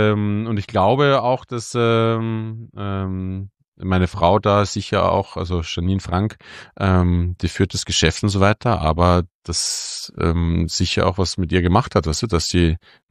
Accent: Austria; moved away as an adult; now in Berlin, Germany; Und ich bin einfach nicht mit Sternen sozialisiert. Das gab es bei uns in Österreich nicht.

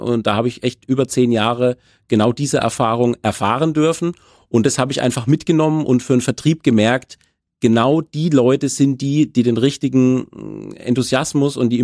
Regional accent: Veitshöchheim, Bavaria, Germany; born there; Ich bin zurzeit 42 Jahre alt. Ich bin in Würzburg geboren, gebürtiger Veitshöchheimer.

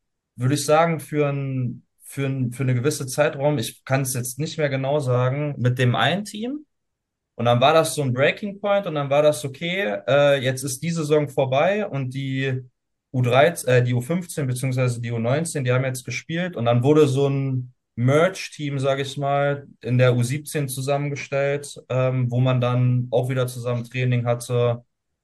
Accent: Troisdorf, North Rhine-Westphalia, Germany; born there; Nicht raised, aber born in Troisdorf tatsächlich.

